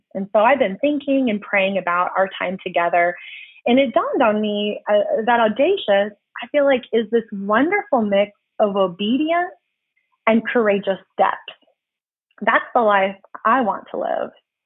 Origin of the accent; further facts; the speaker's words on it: Florida, United States; now in Oklahoma, United States; But I was born and raised in Florida. I'm a Floridian at heart.